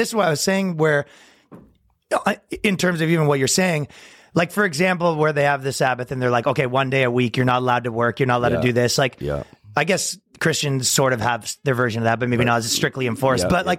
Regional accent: Toronto, Ontario, Canada; now in New York, United States; I grew up in Toronto. I live in New York and I'm a comedian.

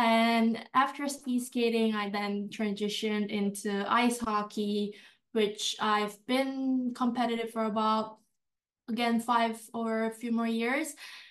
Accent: South Korea; It's hard to pronounce. I appreciate how you pronounce it this time. I'm from South Korea

